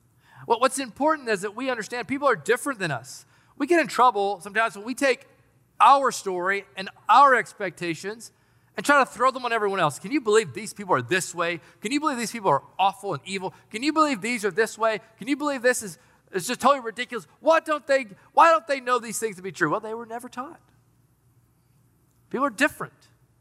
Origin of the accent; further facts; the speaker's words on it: Knoxville, Tennessee, United States; Now, my story is I'm from Knoxville, Tennessee. Grew up in a predominantly traditional home.